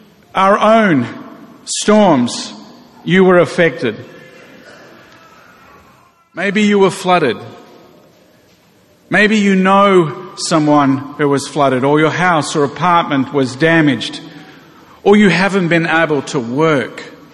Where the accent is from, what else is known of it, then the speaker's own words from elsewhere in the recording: Australia; accent: Australian; now in Houston, United States; I am American, that accent is Australian. So you're probably wondering, am I right? It is Australian, but I became American a year ago.